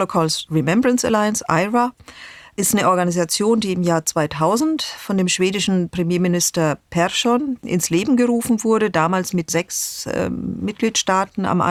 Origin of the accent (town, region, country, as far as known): Germany